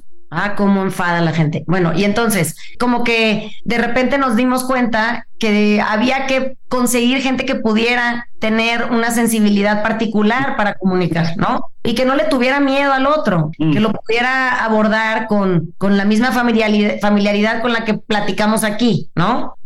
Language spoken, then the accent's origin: Spanish; Mazatlán, Sinaloa, Mexico; yo que soy de Mazatlán, yo crecí con mi mamá